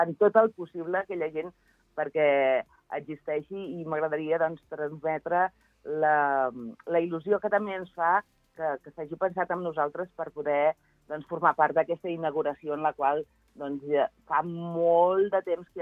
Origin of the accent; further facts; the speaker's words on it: Valls, Catalonia, Spain; jo soc de Valls i bé sabeu que és el bressol